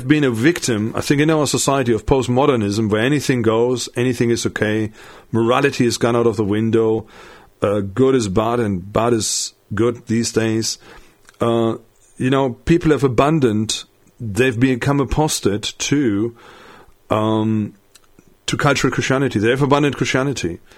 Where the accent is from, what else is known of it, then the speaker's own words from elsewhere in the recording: Paderborn, North Rhine-Westphalia, Germany; I sort of remember sort of going down Paderborn, where, you know, downtown, where my hometown is, and obviously now I'm just a visitor.